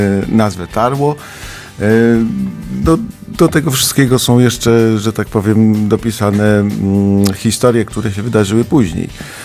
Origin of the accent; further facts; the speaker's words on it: Garwolin, Masovian Voivodeship, Poland; Nie, ja jestem z Garwolina, tam też się urodziłem, stamtąd pochodzę i bardzo lubię swoje miasto.